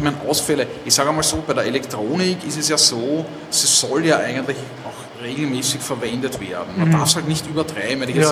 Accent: Vienna, Austria; Ich bin ja Wiener, ich würde natürlich auch liebend gerne was in Wien machen

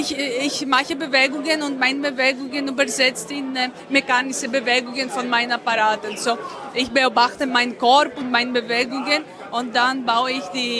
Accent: Greece; German is a second language; now in Vienna, Austria; ich komme aus Griechenland.

